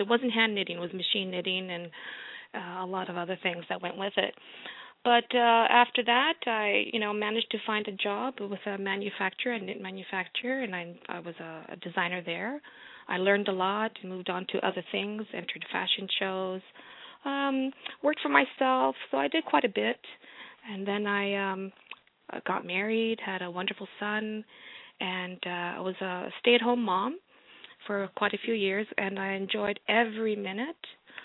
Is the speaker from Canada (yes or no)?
yes; Toronto, Ontario, Canada; I'm originally from Toronto. Well, we say Toronto, Ontario, and I now live just north of the city, about an hour's away.